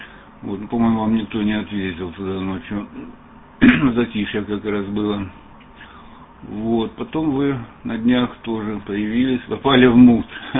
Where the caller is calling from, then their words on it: Antwerp, Flanders, Belgium; я сейчас работаю из Бельгии, бельгийским, ОН-6 ФМ. … Антверпен, север Бельгии, 40 километров на север от Брюсселя.